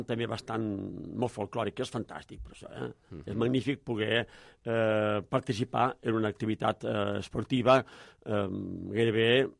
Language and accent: Catalan; Balaguer, Catalonia, Spain; jo soc de Balaguer